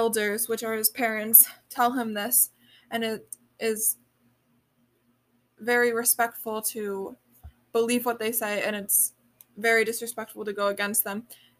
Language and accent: English; Canandaigua, New York, United States; from Canandaigua, New York